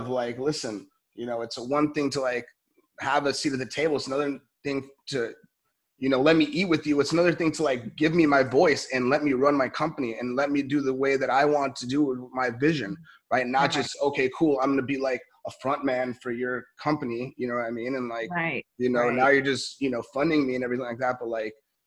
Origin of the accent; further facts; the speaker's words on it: Los Angeles, California, United States; You know, it's I'm from LA, I'm from Cali